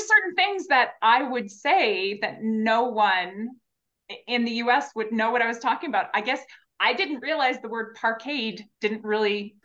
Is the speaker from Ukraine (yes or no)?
no; Canada; So I go through and I sort of try to pretend I'm not Canadian as the last second.